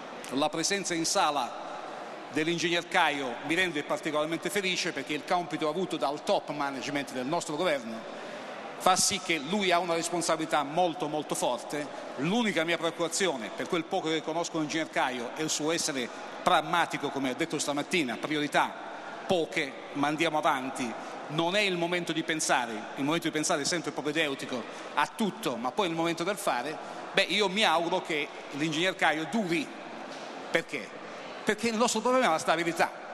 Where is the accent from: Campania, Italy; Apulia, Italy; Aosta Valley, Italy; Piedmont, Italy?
Apulia, Italy; born there; qui ci sono nato in Puglia, qui vivo e devo molto della mia attività, e in Sardegna passo da 20 anni le mie vacanze